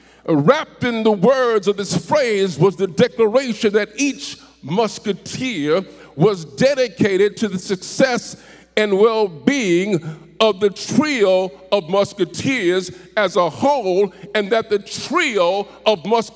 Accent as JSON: {"language": "English", "town": "New York City", "region": "New York", "country": "United States", "tie": "born or raised there", "said": "As a child growing up in New York City, at the time that I was growing up, we didn't have any computers, we didn't have any smartphones"}